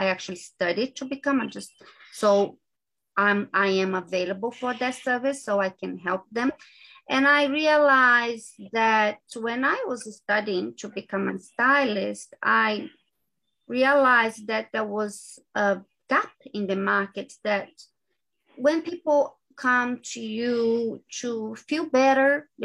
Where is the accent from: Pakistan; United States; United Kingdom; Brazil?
Brazil; English is a second language; moved away as an adult; now in Australia; I am originally from Brazil, but I live in Australia. I left Brazil 21 years ago. So I lived in a few countries, different countries, but right now, for the last 19 years, almost 20 years now, I live in Australia.